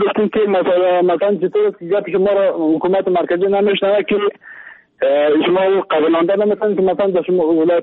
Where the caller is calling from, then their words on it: Kabul, Afghanistan; هستم از کابل به شما تماس گرفتم